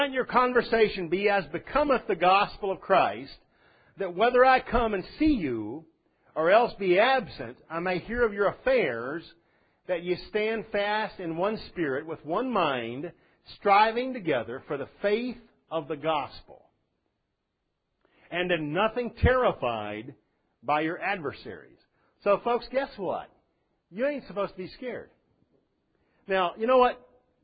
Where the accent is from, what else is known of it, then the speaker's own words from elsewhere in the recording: Texas, United States; So I grew up in Texas knowing we were going to die in a nuclear blast.